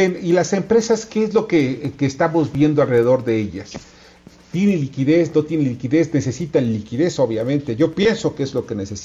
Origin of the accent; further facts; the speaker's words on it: Mexico; somos muchos mexicanos felices pese a la adversidad.